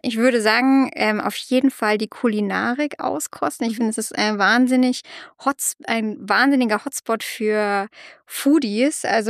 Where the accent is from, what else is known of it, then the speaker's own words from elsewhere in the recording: Rosenheim, Bavaria, Germany; now in Regensburg, Germany; Ich komme ursprünglich aus Rosenheim, also auch aus Oberbayern, wohne schon seit 4 Jahren in Regensburg